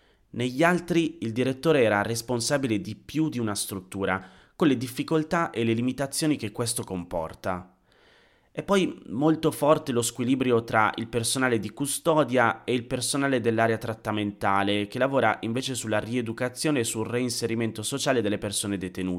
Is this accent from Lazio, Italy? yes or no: no; Busto Arsizio, Lombardy, Italy; Sono tornato nella mia città natale, a Busto Arsizio